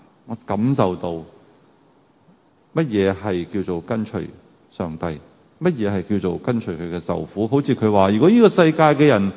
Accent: Hong Kong; 我就嚟要离开呢一个我土生土长嘅地方。啊，其实我绝对唔系为咗要移民而离开香港，因为我冇咁样嘅打算。

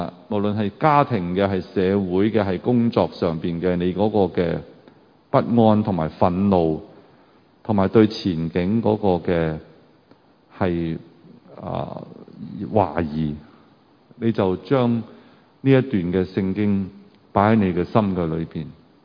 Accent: Hong Kong; 我就嚟要离开呢一个我土生土长嘅地方。啊，其实我绝对唔系为咗要移民而离开香港，因为我冇咁样嘅打算。

